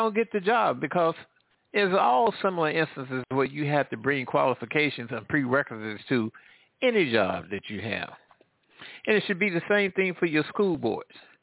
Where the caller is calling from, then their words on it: Midwest, United States; I'm calling from the Midwest.